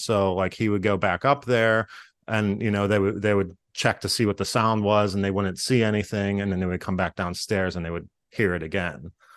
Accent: Freeport, Pennsylvania, United States; And, you know, I grew up in Freeport, which is a very small town. I think the population right now is like 1700.

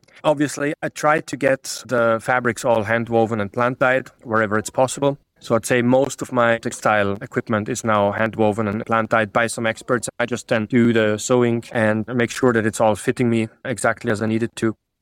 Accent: Austria; Although I'm from Austria and not from a country that's traditionally associated with lower prices.

